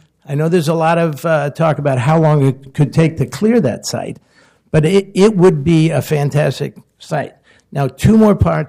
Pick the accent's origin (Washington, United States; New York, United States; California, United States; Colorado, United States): New York, United States; Brooklyn; I was born in Brooklyn to the son of … who was the traveling secretary for the Brooklyn Dodgers, so grew up around baseball.